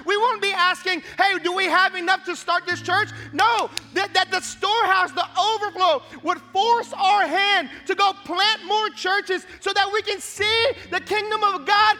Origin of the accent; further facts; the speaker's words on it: Hawaii, United States; I'm from Hawaii, so you guys know this is a delicacy, right?